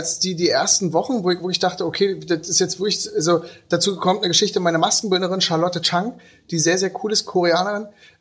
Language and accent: German; eastern Germany, Germany; Und wenn wir in Amerika sitzen, dann fragen sie so, ey, wo kommst du her? Ne, und bei mir so, Germany.